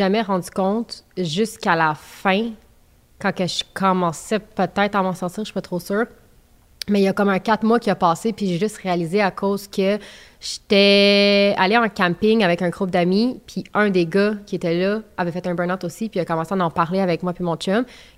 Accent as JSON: {"language": "French", "town": "Laval", "region": "Quebec", "country": "Canada", "tie": "born or raised there", "lives_now": "Quebec City, Canada", "said": "je viens de Laval. Moi, j'ai toujours habité à Laval, mais j'ai déménagé à Québec quand j'ai rencontré James."}